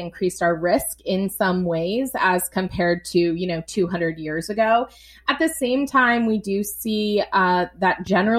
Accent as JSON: {"language": "English", "region": "New England", "country": "United States", "tie": "born or raised there", "said": "I grew up in New England, and we just never had a disaster that size."}